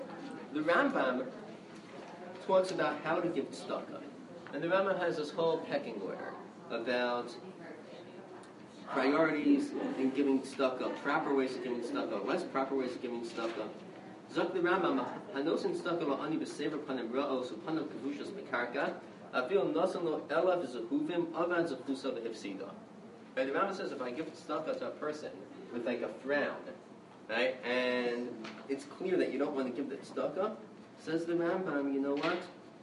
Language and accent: English; Five Towns, New York, United States; I grew up in the Five Towns.